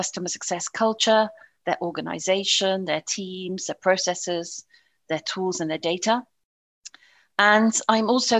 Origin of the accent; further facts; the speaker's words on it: England, United Kingdom; accent: British; now in Paris, France; You'll have probably gathered by my British accent. Yes, I am English originally, but I consider myself European in soul and have been based in Paris for some time, over 25 years.